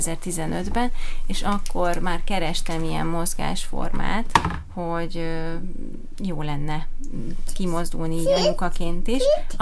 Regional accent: Pécs, Baranya, Hungary; now in Miskolc, Hungary; Én Pécsről jöttem ide Miskolcra

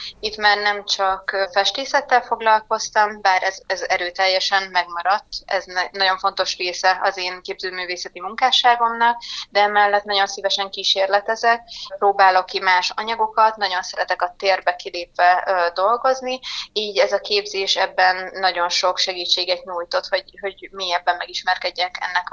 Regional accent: Miskolc, Borsod-Abaúj-Zemplén, Hungary; born there; hogy újból Miskolcon tudtam egy díjat megpályázni, és hogy ezt idén én kaphattam meg, ez egy nagyon jó érzés, hogy úgymond a szülővárosomban kaptam meg ezt a lehetőséget

